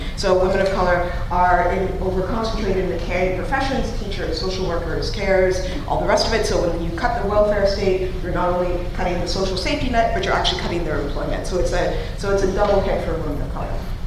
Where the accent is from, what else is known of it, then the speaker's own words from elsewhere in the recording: Texas, United States; now in United Kingdom; I'm actually Texan, so I was like, yes! USA! USA!